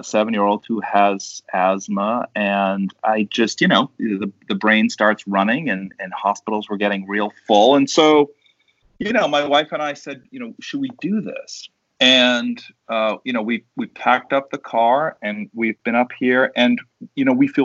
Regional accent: Boston, Massachusetts, United States; I'm from the Boston area. I have no idea why I said Boston area. I'm from Boston.

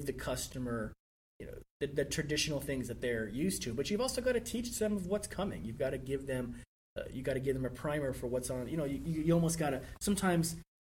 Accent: United States; I am American.

